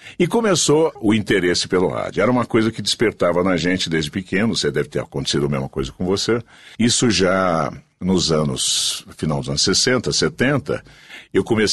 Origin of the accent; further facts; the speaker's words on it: São Paulo, Brazil; born there; Eu nasci em São Paulo.